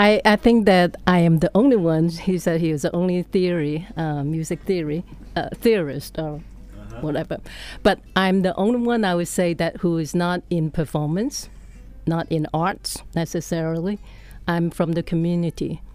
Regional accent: Hong Kong; I'm from Hong Kong, so China is foreign to me in some way.

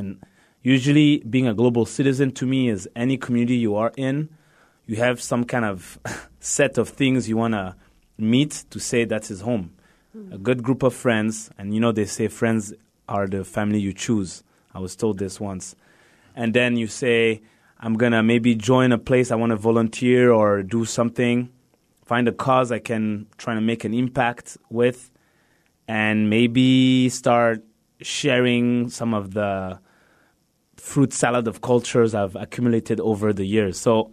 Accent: Rwanda; every time when I introduce myself, I say I'm from Rwanda. However, I was born in Rwanda because my mom worked for the UN. So I've lived around different countries

